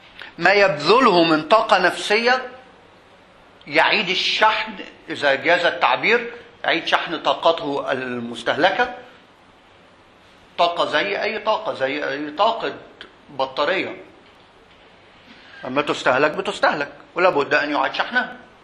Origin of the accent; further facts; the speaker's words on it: Egypt; كل اللي احنا بنعمله هنا في مصر، وانا نفسي كمصري